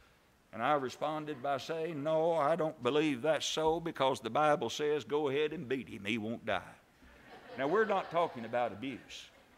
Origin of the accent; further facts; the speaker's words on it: Kentucky, United States; When I was just growing up in Kentucky, my brother and I were preaching down at Fountain Run, Kentucky.